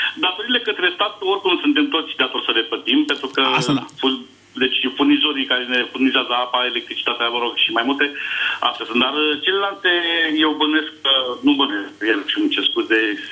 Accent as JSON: {"language": "Romanian", "region": "Bucharest", "country": "Romania", "said": "și vă sunt din București."}